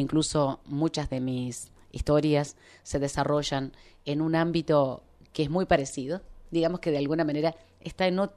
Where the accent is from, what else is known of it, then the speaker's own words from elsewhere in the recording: Canelones, Uruguay; Nací en Canelones.